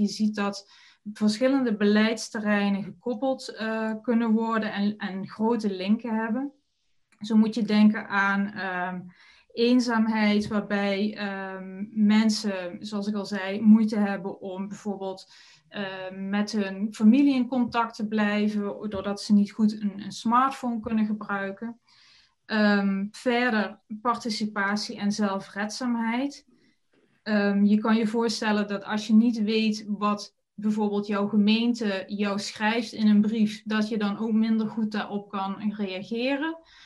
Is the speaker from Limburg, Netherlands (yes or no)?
yes; Valkenburg, Limburg, Netherlands; Misschien is het leuk om te weten dat ik oorspronkelijk uit Valkenburg ben. Na allerlei omzwervingen ben ik hier lokaal terechtgekomen